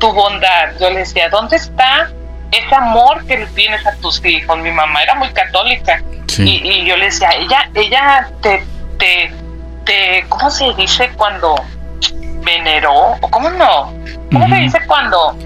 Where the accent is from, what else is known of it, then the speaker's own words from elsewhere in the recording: Monterrey, Nuevo León, Mexico; porque soy de Monterrey